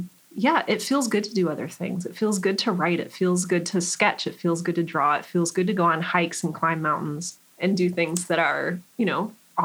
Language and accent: English; Cleveland, Ohio, United States; I'm from Cleveland where the broadcasters learn.